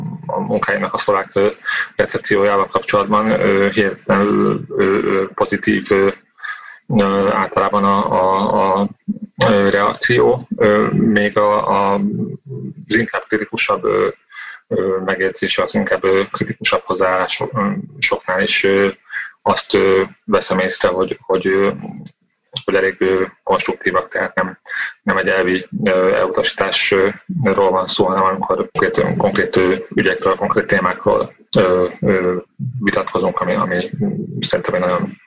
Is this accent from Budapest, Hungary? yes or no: yes; Budapest, Hungary; semmilyen kötődésem nincsen, tehát egy budapesti magyarországi magyar vagyok.